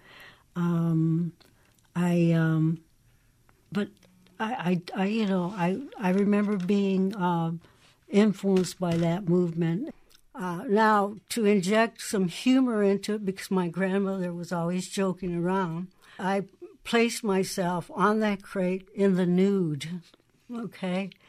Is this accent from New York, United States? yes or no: no; Iowa, United States; born there; moved away; also born or lived in Mexico; I just love the whole idea that I grew up by a river and I was born in Iowa and I traveled to Mexico and lived there.